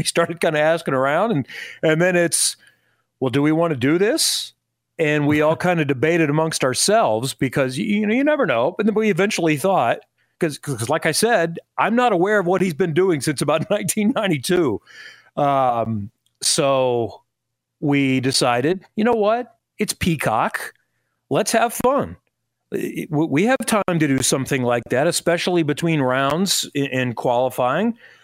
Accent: Indiana, United States; So, I'm from the Ben Davis area. I'm not from Kokomo or Franklin or other parts. I grew up in a diverse background

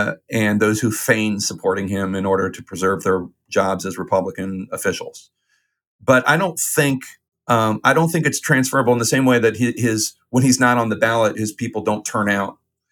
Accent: Philadelphia, Pennsylvania, United States; Ozzie Myers, who was my congressman at the time, as a little boy growing up in Philadelphia

